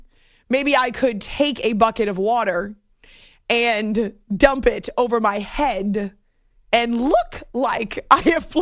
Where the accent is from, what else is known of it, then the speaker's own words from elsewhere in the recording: New England, United States; Growing up in New England, my stepdad took us to a Patriots game at the old stadium, not Gillette Stadium